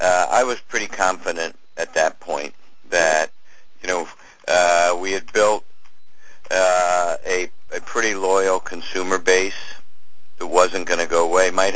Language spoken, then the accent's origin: English; Cincinnati, Ohio, United States; There were five breweries in Cincinnati when I was a k